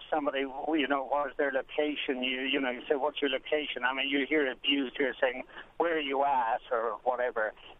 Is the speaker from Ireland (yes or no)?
yes; Ireland; now in Connecticut, United States; I was born and educated in Ireland